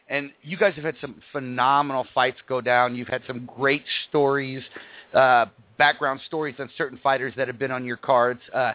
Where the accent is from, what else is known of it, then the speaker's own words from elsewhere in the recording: Texas, United States; being somebody from Texas, you know, I've met a lot of great people through MMA